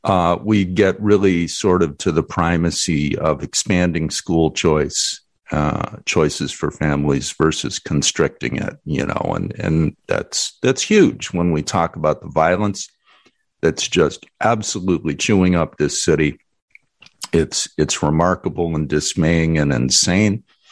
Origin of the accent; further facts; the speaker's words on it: Hyde Park, United States; I grew up in Hyde Park in the 1960s.